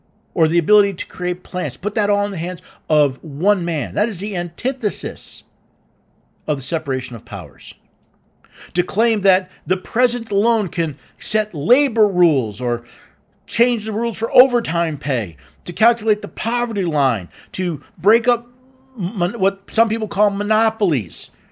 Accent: New York City, New York, United States; I grew up in New York City, and you have the Port Authority, right?

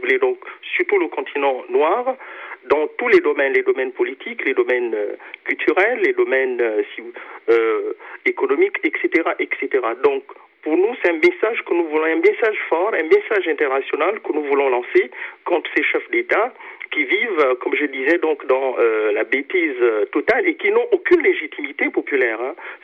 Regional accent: Gabon; Moi, je suis gabonais, je sais à peu près ce qui se passe au Togo.

